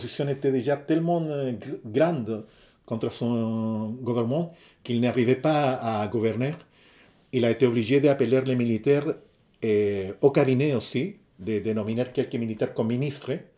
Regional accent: Chile; born there; French is a second language; Oui, c'est-à-dire, je suis né en démocratie au Chili.

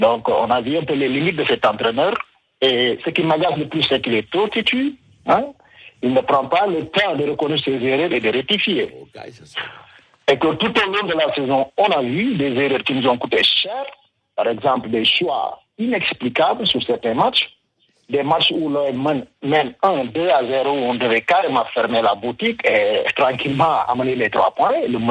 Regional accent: Senegal; now in Marseille, France; Je suis sénégalais, je suis Marseille, comme beaucoup de potes qui sont ici.

